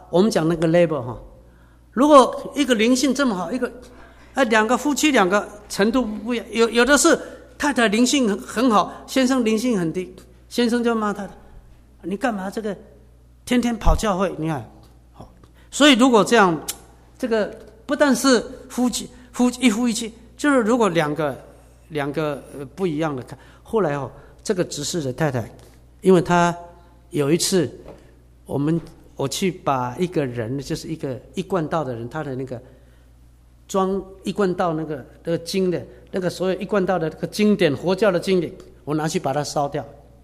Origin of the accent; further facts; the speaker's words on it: Taiwan; moved away; 我从台湾来2000